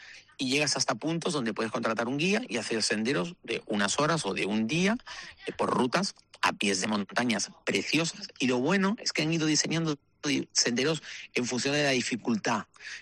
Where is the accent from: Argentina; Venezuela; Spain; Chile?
Spain; Canary Islands; claro, nosotros somos canarios